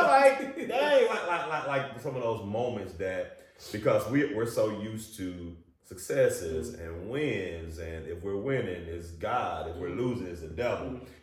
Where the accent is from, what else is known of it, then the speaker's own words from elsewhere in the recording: Memphis, Tennessee, United States; So I think that with growing up in the Bible Belt, you know, I grew up right here in Memphis, Tennessee